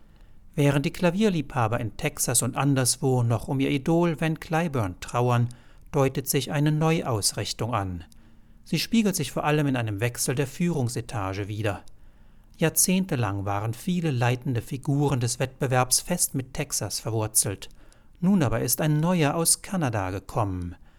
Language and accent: German; Italy; German is a second language; now in Germany; Ich bin eine Italienerin, die in Deutschland bei einem Lehrer aus Israel studiert.